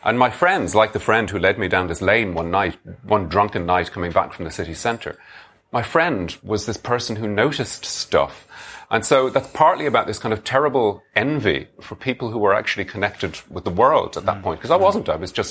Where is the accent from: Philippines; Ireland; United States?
Ireland; Dublin, Leinster; as a teenager growing up in Dublin, my introduction to European culture was through English Europhiles.